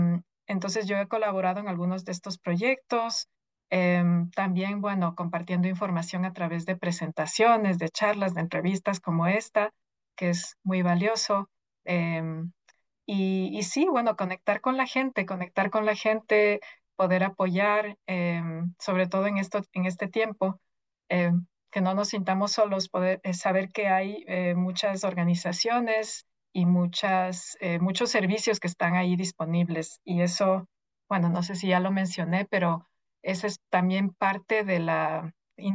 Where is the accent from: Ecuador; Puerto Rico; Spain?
Ecuador; moved away as an adult; now in United States